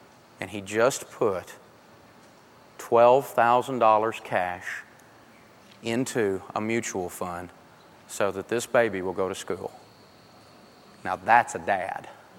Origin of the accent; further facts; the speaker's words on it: the South, United States; Now, I'm from the South, and I like pecan pie.